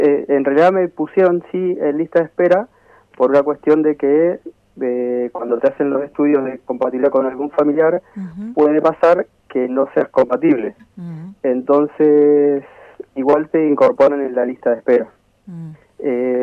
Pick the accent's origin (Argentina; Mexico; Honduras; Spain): Argentina; Sierra Grande, Río Negro; now in Río Colorado, Argentina; Oriundo de Sierra Grande, pero actualmente vivo en Río Colorado.